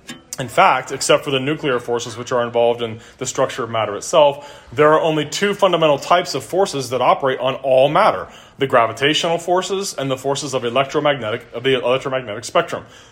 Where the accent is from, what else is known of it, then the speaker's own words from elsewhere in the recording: Cincinnati, Ohio, United States; When I was growing up in Cincinnati